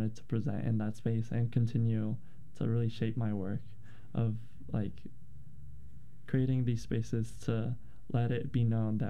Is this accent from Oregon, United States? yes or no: yes; Portland, Oregon, United States; Yeah, like I grew up here in Portland